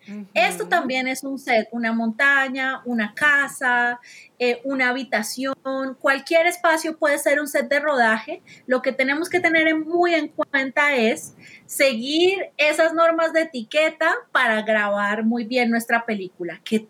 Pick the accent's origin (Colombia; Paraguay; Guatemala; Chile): Colombia; Pamplona, Norte de Santander; yo pasé mi infancia en Pamplona y la pasé súper divertida con mi familia, con mis papás, con mis tíos.